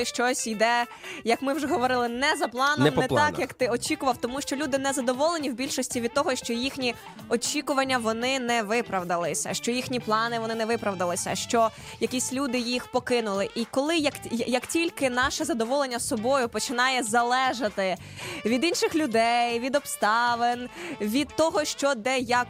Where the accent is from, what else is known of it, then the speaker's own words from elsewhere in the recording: Vinnytsia, Vinnytsia Oblast, Ukraine; Хоч я і не говорю з суржиком в прямому ефірі, але тут просто корінна вінничанка.